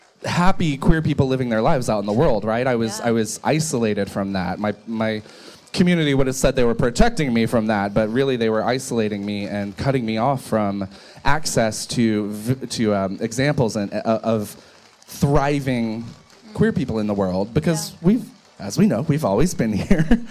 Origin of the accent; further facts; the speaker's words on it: the South, United States; growing up in the South, all I knew was Southern Baptist